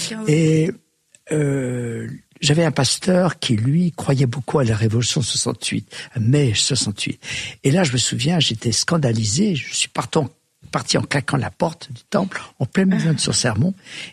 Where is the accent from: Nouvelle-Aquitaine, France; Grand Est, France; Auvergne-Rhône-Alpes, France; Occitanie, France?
Occitanie, France; born there; je suis né dans une culture huguenote, parce que je suis né dans les Cévennes